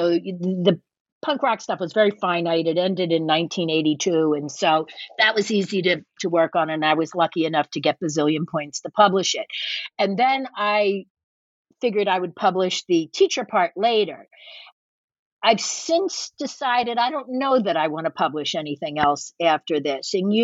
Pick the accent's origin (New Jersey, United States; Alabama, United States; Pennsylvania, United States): Pennsylvania, United States; Philadelphia; And the minute he found out that I was from Philadelphia, you know, I'm a 60, you know, soon to be 63 year old white woman